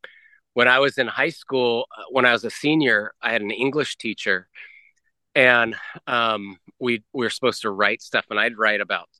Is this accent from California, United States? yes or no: yes; Santa Barbara, California, United States; I grew up in Santa Barbara.